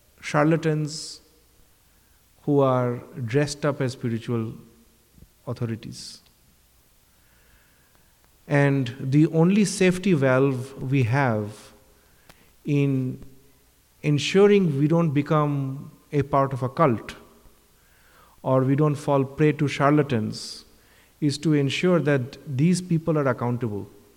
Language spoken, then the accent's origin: English; Kolkata, West Bengal, India; I grew up in Kolkata.